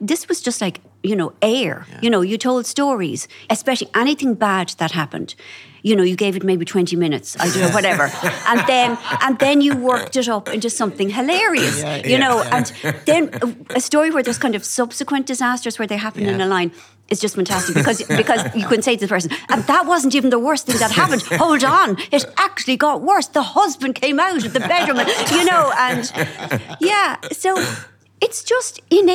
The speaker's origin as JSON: {"language": "English", "country": "Ireland", "said": "I'm Irish"}